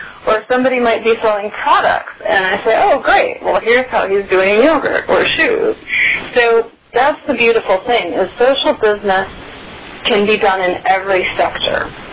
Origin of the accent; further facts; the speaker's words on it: Milwaukee, Wisconsin, United States; growing up in Milwaukee, you know, you don't think of the film business. I didn't think of it as a career.